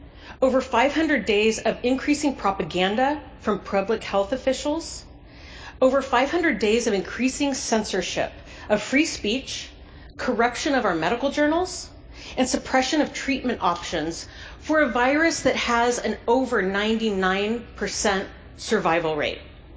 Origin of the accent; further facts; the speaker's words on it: California, United States; I'm a neurologist from Southern California